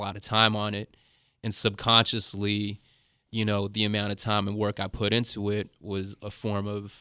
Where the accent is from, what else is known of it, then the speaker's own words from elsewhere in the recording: Los Angeles, California, United States; I grew up in a neighborhood in East LA that was gang-ridden